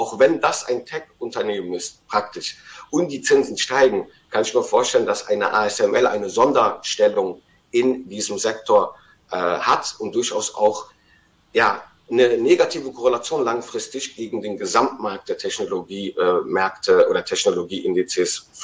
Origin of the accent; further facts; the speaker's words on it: Rhineland, Germany; Also heute als Rheinländer würde ich mich erstmal auf den Tribünen positionieren